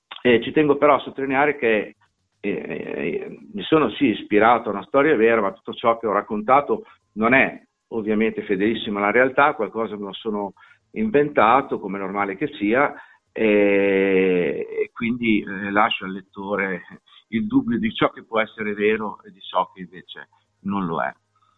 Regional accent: Modena, Emilia-Romagna, Italy; accent: Emilian; Mi scuso per la cantilena emiliana, ma sono di Modena, non ci posso fare assolutamente nulla.

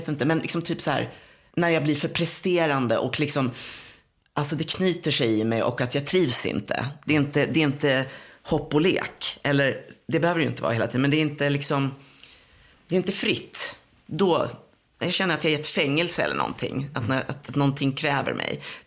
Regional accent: Tyresö, Stockholm County, Sweden; born or raised there

